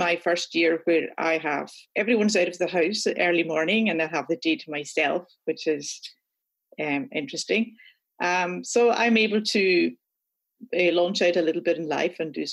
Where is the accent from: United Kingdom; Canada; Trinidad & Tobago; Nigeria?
United Kingdom; Scotland; now in Grand Rapids, United States; We are Scottish, as you'll detect from my accent. So we came here in 2007.